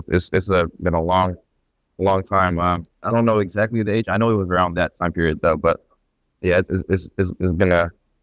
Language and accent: English; Stockton, California, United States; I grew up in Stockton, California, which in a neighborhood where, you know, there's a lot going on. But as for the household, it was very traditional. Both my parents are very traditional Filipino, old school.